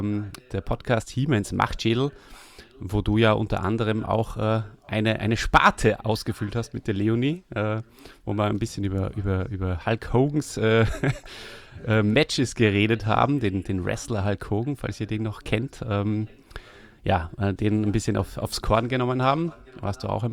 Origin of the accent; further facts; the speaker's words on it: Austria; Also her komme ich aus Österreich. Ich muss mich jetzt auch tatsächlich richtig anstrengen und bemühen, wieder mal Hochdeutsch zu reden.